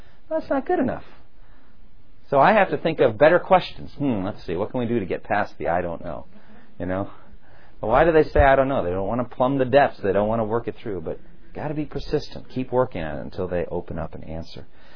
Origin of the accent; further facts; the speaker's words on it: United States; I learned, for example, that I, as an American, very much value my personal space.